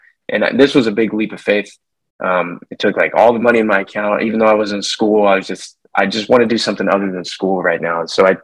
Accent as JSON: {"language": "English", "town": "Lamar", "region": "Missouri", "country": "United States", "tie": "born or raised there", "lives_now": "Bentonville, United States", "said": "Yeah. So I grew up in Lamar, Missouri. It's a small town in Missouri."}